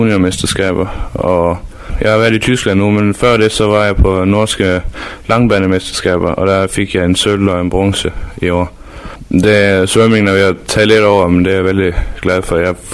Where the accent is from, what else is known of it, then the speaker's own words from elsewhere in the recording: Aarhus, Central Denmark Region, Denmark; born there; Jo, jeg er født i Aarhus, og min hele familie bor i Frederikshavn.